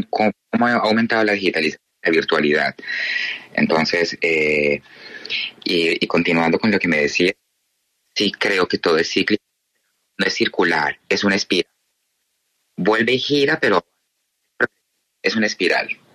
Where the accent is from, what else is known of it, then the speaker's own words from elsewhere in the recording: Colombia; now in New York, United States; nuestro equipo con el que estamos somos colombianos aquí en Nueva York.